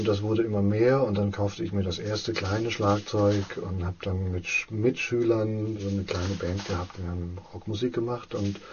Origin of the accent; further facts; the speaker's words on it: Coburg, Bavaria, Germany; in meiner Heimatstadt Coburg da ein bisschen was aufzuziehen